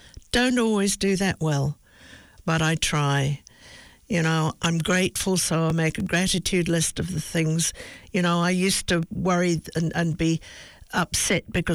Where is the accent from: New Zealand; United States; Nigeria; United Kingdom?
United Kingdom; England; I come from England where I think we're pretty good at laughing at ourselves.